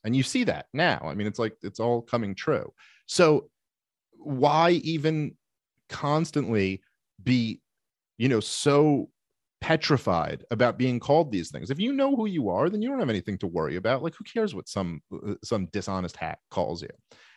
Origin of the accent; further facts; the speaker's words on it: Brooklyn, New York, United States; I grew up in Brooklyn, New York. I've seen it directed at all different races, and it's very ugly and wrong when you see it.